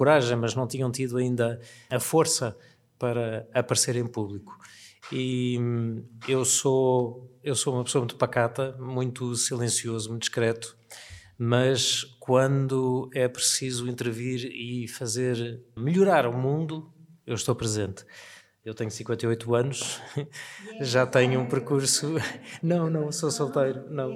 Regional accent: Lisbon, Portugal; Nasci em Lisboa, nasci na freguesia de Arroios. Ainda hoje vivo em Arroios.

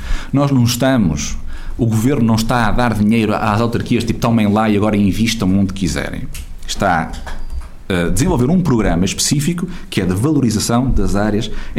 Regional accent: Guimarães, Norte, Portugal; como vimaranense, estou feliz.

